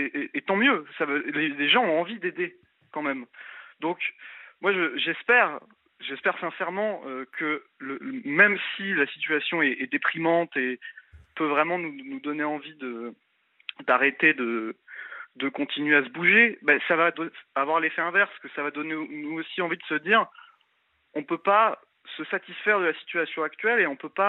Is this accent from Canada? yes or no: no; Brittany, France; On n'en a heureusement pas eu chez nous en Bretagne